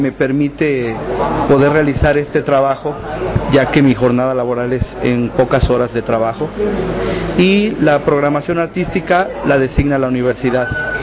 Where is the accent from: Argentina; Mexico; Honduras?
Mexico; Para nosotros como mexicanos es bien importante todo el conocimiento que podamos adquirir para enriquecer nuestro trabajo allá en nuestra tierra.